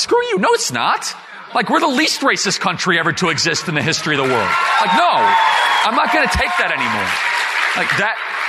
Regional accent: United States; And when I grew up in America, which was 10 years ago

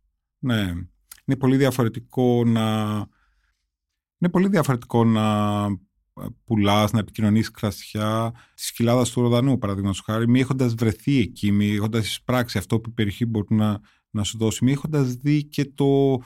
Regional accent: Korydallos, Attica, Greece; Ναι, εγώ μεγάλωσα στο Κορυδαλό, που ήταν οι υποπεριοχές του Πειραιά, που εκεί τότε όταν μεγάλωσα εγώ βλέπαμε τον Πειραιά σαν Μητρόπολη.

